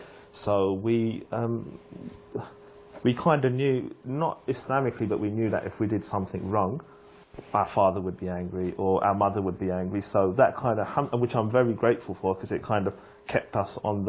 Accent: England, United Kingdom; I'm afraid not. I'm English.

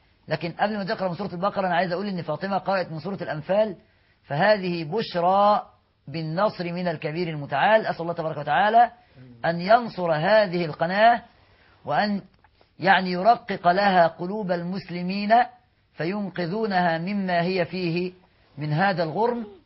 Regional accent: Beheira, Egypt; أنا ابن البحيرة خلي بالك

